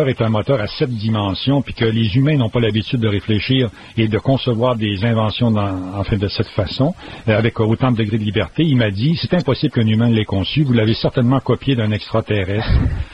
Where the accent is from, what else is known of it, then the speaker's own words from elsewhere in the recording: Quebec, Canada; moi, je suis natif de la région du Saguenay. C'est une très grande région forestière.